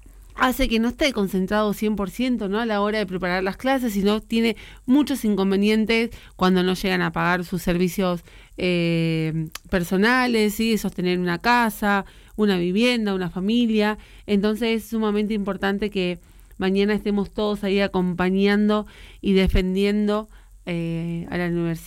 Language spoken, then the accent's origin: Spanish; Argentina; una entidad que nos atraviesa a muchos como argentinos